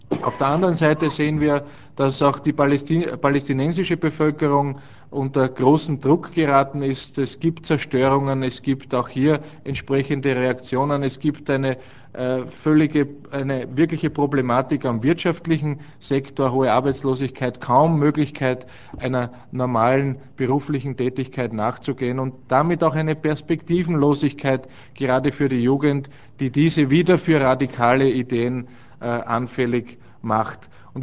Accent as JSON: {"language": "German", "country": "Austria", "said": "Wenn wir als Österreicher einen kleinen Beitrag dazu leisten können"}